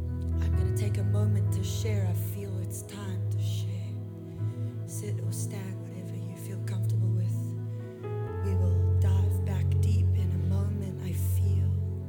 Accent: South Africa; moved away as an adult; I'm a hairdresser from South Africa originally

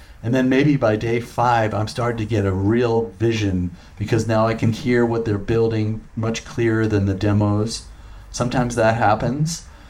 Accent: Seattle, Washington, United States; I'm from Seattle, and our little grunge scene would never have been anything

